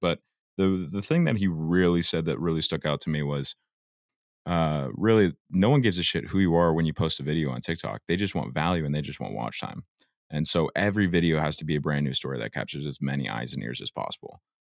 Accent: Scottsdale, Arizona, United States; Yeah, I grew up in Scottsdale. Playing hockey most of my life

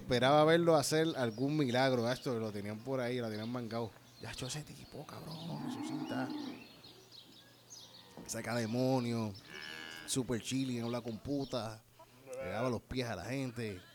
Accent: Puerto Rico; nosotros como puertorriqueños, no podemos decir nada en contra de eso, porque nosotros somos una colonia

